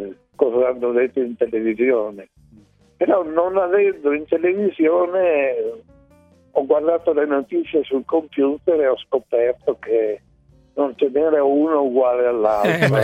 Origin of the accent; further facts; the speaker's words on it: Emilia-Romagna, Italy; Nella prima parte c'è il luogo dove sono nato. Io sono nato sull'Appennino emiliano